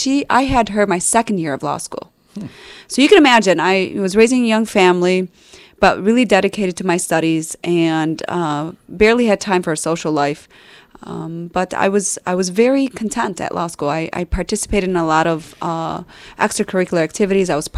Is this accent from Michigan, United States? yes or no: yes; Dearborn, Michigan, United States; So I was born and raised here in Dearborn. I grew up in the south end of town. And so I attended Salina Elementary School. And then I was one of the first group of students that was then bused from the south end to Stout Middle School.